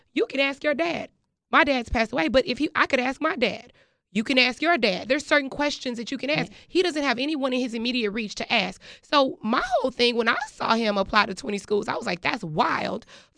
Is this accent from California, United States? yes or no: no; Texas, United States; I am from Texas, and I am familiar with the high school that this kid attended.